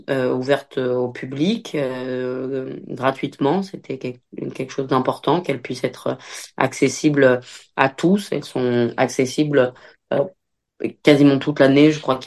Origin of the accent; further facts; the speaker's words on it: Oradour-sur-Glane, Nouvelle-Aquitaine, France; Moi, j'ai grandi dans le Nouveau Bourg, et donc tout ça a été tout cet héritage a toujours fait partie de moi.